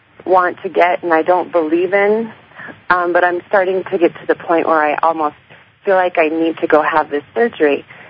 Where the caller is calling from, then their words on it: Colorado, United States; I'm calling from Colorado.